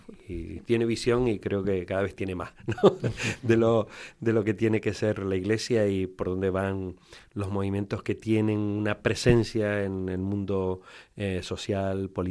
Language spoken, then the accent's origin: Spanish; Canary Islands, Spain; Pues soy canario y yo siempre digo soy vasco del sur porque estamos en el otro extremo de esta tierra, ¿no?